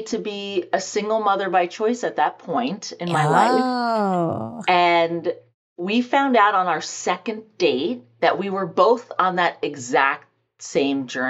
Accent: Morris Township, New Jersey, United States; now in Pelham, United States; New Jersey, Morris Township.

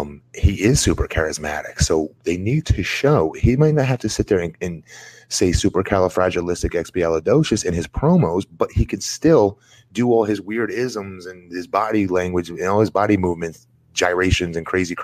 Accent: United States; this sounds weird, but I'm American. I don't share that accent with them.

